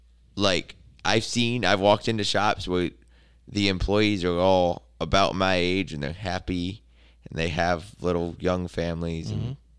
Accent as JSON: {"language": "English", "region": "Michigan", "country": "United States", "said": "But, you know, we're all from Michigan, and we all have similar values as shop owners"}